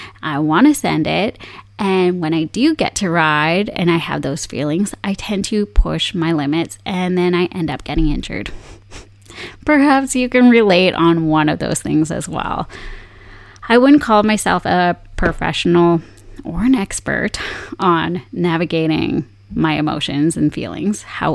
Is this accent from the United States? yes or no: no; Saskatchewan, Canada; I am originally from Saskatchewan